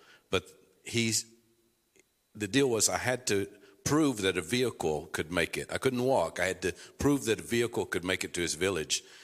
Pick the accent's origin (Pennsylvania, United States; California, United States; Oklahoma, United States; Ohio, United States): Oklahoma, United States; So I didn't know it was a dangerous snake growing up in Oklahoma.